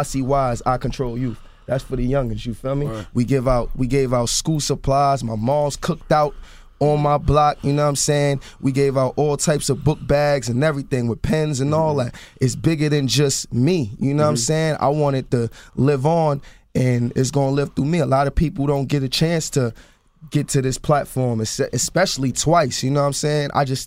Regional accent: Harlem, New York, United States; I don't, listen, I'm from

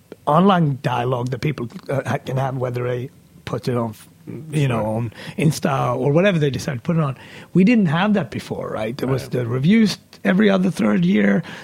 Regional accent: Sweden; whether growing up in Sweden

